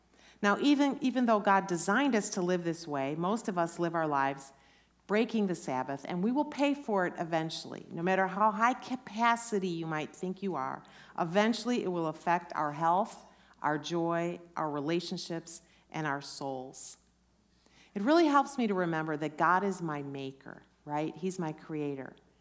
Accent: Chicago, Illinois, United States; Now, growing up in the Chicago area, and you're going to have to go with me now if you've been a lifelong Californian or whatever

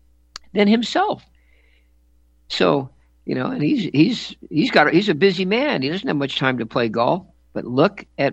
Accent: California, United States; now in North Dakota, United States; Now, I grew up in California. I know I'm in North Dakota, but a very different place. But I grew up on the beach in Southern California

